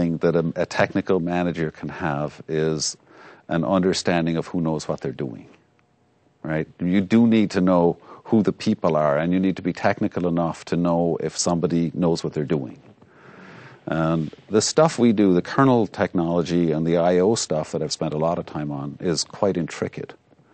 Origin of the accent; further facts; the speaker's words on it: Ireland; an Irish person that was actually from fairly close to my hometown in Ireland